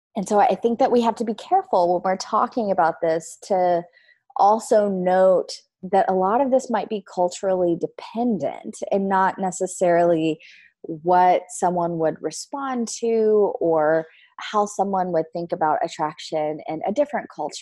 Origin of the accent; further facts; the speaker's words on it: Louisiana, United States; also born or lived in Texas; And I grew up in the South, so in Louisiana, Texas area.